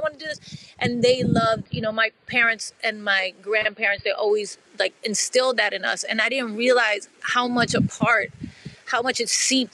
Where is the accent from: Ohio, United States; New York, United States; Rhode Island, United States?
New York, United States; Bronx; I grew to love it in such a way that I, growing up in the Bronx, I didn't think I would.